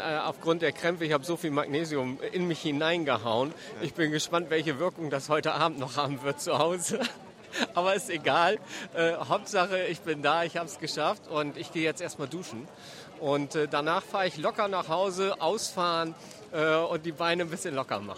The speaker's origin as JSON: {"language": "German", "region": "Bremen", "country": "Germany", "tie": "born there", "said": "Und ich als gebürtiger Bremer bin dann natürlich richtig happy"}